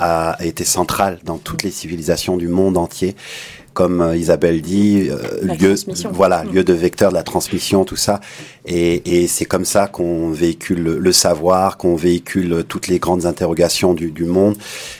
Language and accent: French; Paris, Île-de-France, France; born there; donc moi, je suis originaire du Mali, né à Paris.